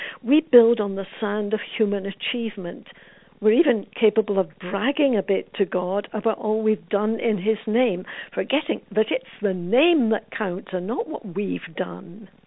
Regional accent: Scotland, United Kingdom; Well, I grew up on the west coast of Scotland, and in summer, on the long, gorgeous sandy beach in my hometown

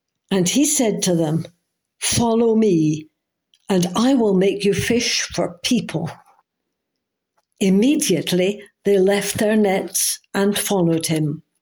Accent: Scotland, United Kingdom; and I'm a Scot if you haven't already gathered

